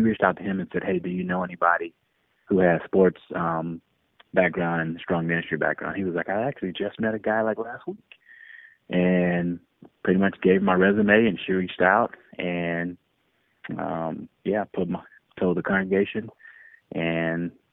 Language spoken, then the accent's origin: English; Louisiana, United States; And my wife is from Virginia and I'm from Louisiana.